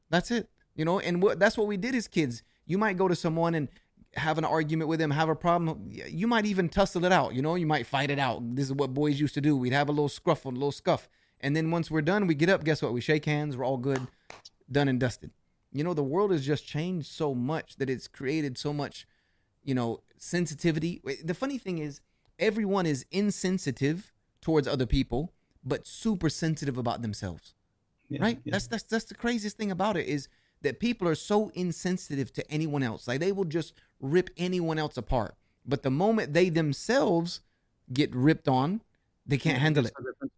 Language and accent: English; the South, United States; I was born and raised in the South. Like, I've moved back to the South now. I'm back at home.